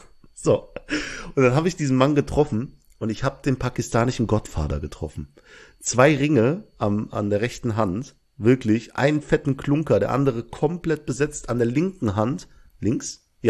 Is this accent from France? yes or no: no; Belgium; now in Langweiler, Germany; Also ich komme aus Belgien, aber wohne in Langweiler.